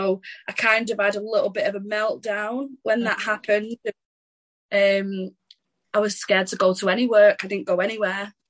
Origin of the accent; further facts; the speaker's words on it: Blackley, North West England, United Kingdom; So I'm from Blakely in Manchester.